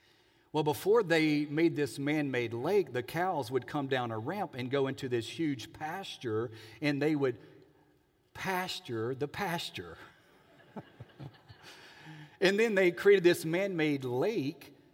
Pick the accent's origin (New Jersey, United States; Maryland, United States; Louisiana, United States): Louisiana, United States; Alexandria; When I was growing up in Alexandria, Louisiana, I had my brother right here, my mother right here, and we lived about 12 minutes from Kincaid Lake.